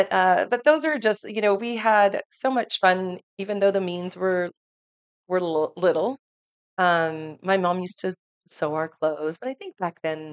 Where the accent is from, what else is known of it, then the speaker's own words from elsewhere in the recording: Chepachet, Rhode Island, United States; born there; I was born in Chepachet, Rhode Island, but at the time my parents lived in a trailer on the farm. So that was my first home, was a single wide trailer on the farm in Rhode Island.